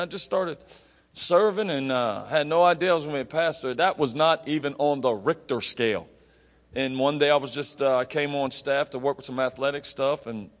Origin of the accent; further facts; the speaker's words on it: Pittsburgh, Pennsylvania, United States; also born or lived in New York City; I'm from Pittsburgh, and I had moved here from New York City